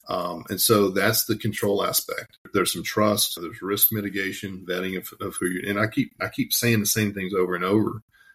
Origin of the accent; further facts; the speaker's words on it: Louisiana, United States; I grew up in Louisiana. We just do, we do people well, you know, we know how to talk